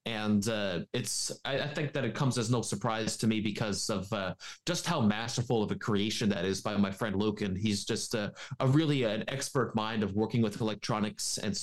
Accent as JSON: {"language": "English", "town": "St. John's", "region": "Newfoundland and Labrador", "country": "Canada", "said": "I'm from Newfoundland and Labrador. And we really make something so special out of that little town there in St. John's."}